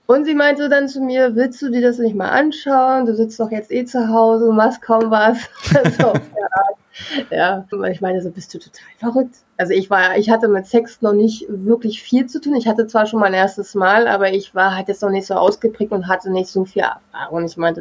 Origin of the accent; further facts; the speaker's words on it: Berlin, Germany; Ja, ich bin richtige Berlinerin.